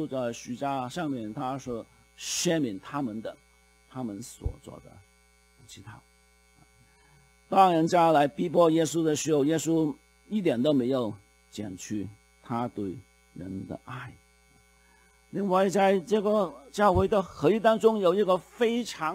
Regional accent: China; 有仇不报非君子，等我们中国人这个理解就是这样啊

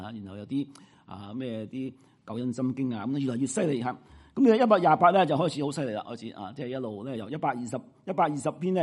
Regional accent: Canada; 咁其實原來我哋加拿大人咧都幾快樂嘅。

